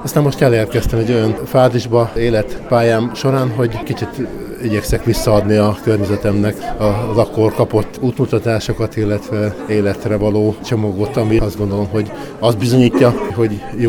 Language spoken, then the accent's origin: Hungarian; Ricse, Borsod-Abaúj-Zemplén, Hungary; Hát alapvetően a származási helyem Ricsén születtem, illetve hát a Csékei település részen nőttem fel, és 18 éves koromig oda jártam vissza a szüleimhez